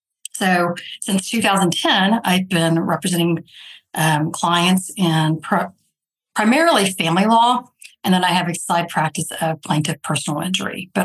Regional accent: Dallas, Texas, United States; I'm originally from Dallas, so I know your stomping grounds, although it looks very different from when I lived there.

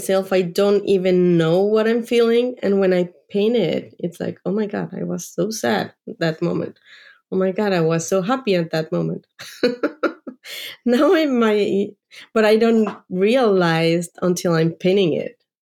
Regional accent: Mexico City, Mexico; I grew up in Mexico City, and Mexico City, it's full of colors.

